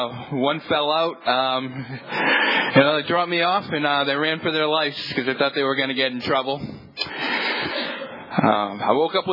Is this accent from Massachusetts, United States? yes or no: yes; Boston, Massachusetts, United States; I'm from Boston, Massachusetts. Irish. As Irish, we like to drink, believe me.